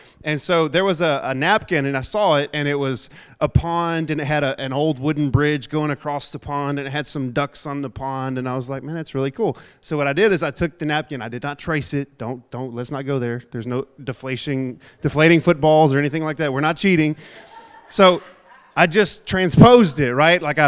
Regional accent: Texas, United States; That's partially because I'm from East Texas and people duck hunt, right?

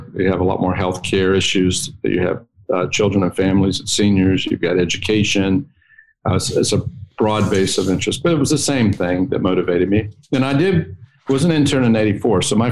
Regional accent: West Eau Gallie, Florida, United States; as a kid growing up in Brevard County, Florida, in O'Galley, Florida, West O'Galley, in the country

